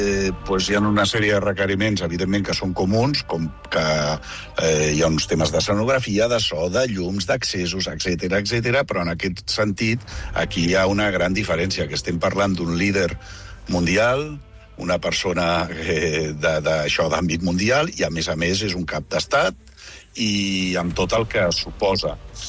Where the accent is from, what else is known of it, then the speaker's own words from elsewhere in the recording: Barcelona, Catalonia, Spain; com a ciutadans de Barcelona, com a catalans